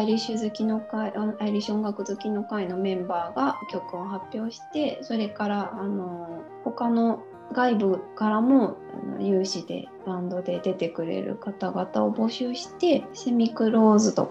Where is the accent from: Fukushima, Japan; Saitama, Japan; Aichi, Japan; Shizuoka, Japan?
Fukushima, Japan; also born or lived in Tokyo; now in Hokuto, Japan; 出身は福島県なんですけれども、 東京に長く住んでいて